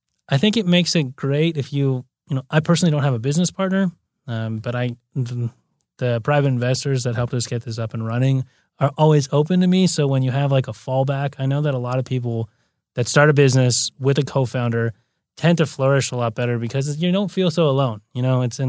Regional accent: Santa Monica, California, United States; also born or lived in Brazil; I'm born and raised native, so I grew up in Santa Monica.

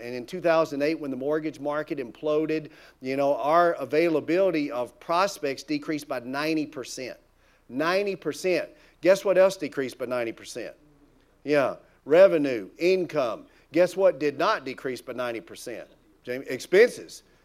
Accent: Tennessee, United States; I'm from Tennessee and I'm not great with math.

